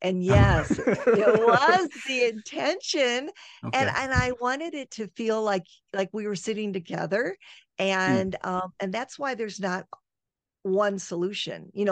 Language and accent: English; United States; especially when I was overseas working as an American, as a female in heavy industry